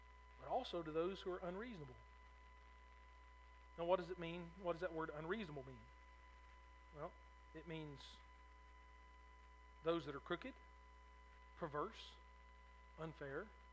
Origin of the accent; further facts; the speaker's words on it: United States; born there; I thank God that I was born in America, because I've been in other countries and I'm glad I wasn't born there.